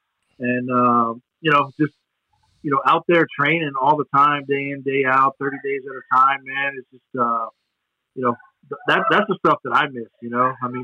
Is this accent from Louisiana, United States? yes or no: no; Huntsville, Alabama, United States; Yeah, I was born in Huntsville, Alabama.